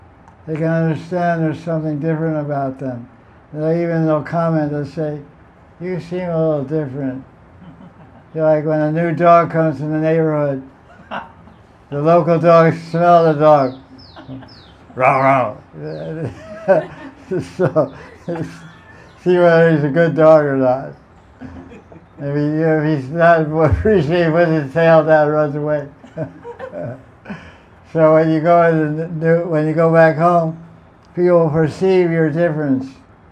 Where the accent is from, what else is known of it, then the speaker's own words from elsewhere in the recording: Vrindavan, Uttar Pradesh, India; I'm from Vrindavan. Your heart never leaves Vrindavan or Radhakund.